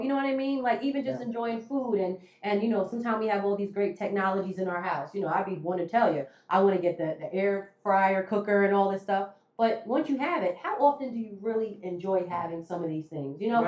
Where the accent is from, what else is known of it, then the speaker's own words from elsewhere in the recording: New Jersey, United States; See, I'm from Jersey, so... You know, we do have hustle and bustle, but nothing compared to New York City.